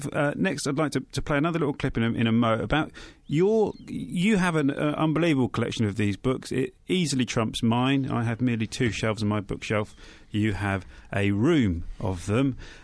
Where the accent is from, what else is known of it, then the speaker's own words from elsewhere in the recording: High Wycombe, South East England, United Kingdom; psychogeography in my hometown of High Wycombe